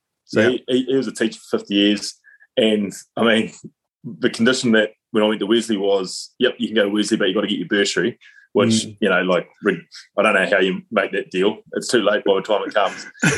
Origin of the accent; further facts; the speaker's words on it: New Zealand; That didn't, as a New Zealander, that wouldn't get you automatic entry.